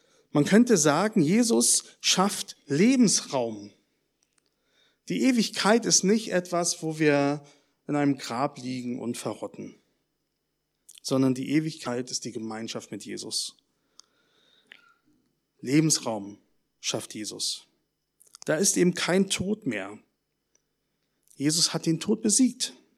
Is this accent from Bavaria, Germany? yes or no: no; Berlin, Germany; Ich komme aus Berlin, schon mal erwähnt.